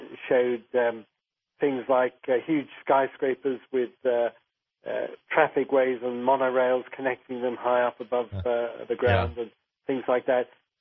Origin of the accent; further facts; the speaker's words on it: London, United Kingdom; when I grew up in North London, I was fascinated by scientific things.